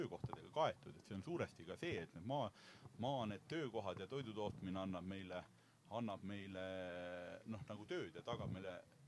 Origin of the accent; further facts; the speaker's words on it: Valga County, Estonia; Valgamaalt , lihaviisi kasvataja .